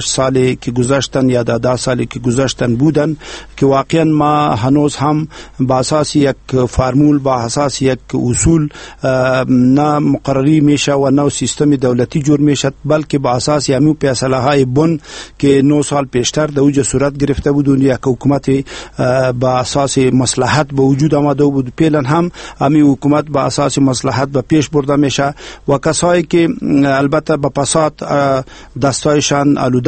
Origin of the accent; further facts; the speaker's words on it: Afghanistan; ما کل ما افغان هستیم